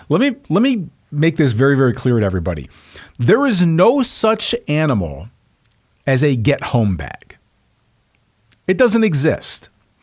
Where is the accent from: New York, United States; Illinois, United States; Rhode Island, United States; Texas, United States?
Texas, United States; Yes, I'm from Texas where cowboy boots and suits do go together.